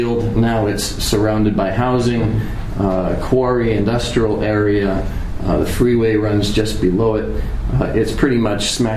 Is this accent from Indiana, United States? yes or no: no; Hawaii, United States; from Hawaii.